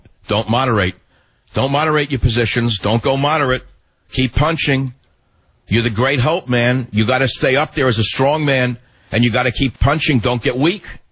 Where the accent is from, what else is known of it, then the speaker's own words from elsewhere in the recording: San Francisco, California, United States; … on KSFO in my hometown of rainy San Francisco.